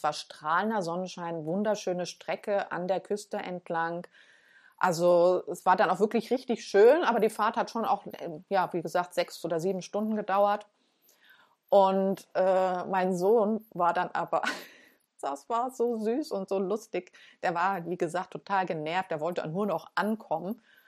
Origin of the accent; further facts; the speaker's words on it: Falkenstein, Germany; Und ich bin auch in Falkenstein als Kind aufgewachsen. Also ich bin Falkensteinerin.